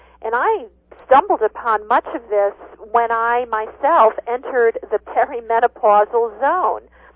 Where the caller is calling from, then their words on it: Bozeman, Montana, United States; We're speaking from Bozeman, Montana